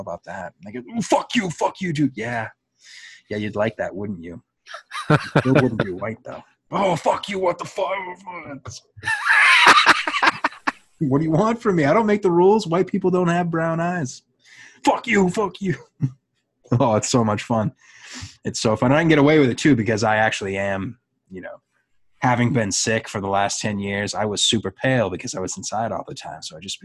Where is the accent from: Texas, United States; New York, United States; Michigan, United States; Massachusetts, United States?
Massachusetts, United States; Boston; Being from Boston, like most Bostonians, I'm of Irish descent.